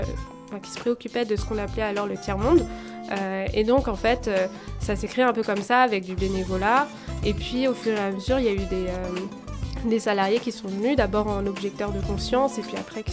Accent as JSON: {"language": "French", "region": "Île-de-France", "country": "France", "said": "je suis originaire de l'Essonne et là en ce moment je vis en Seine-Saint-Denis."}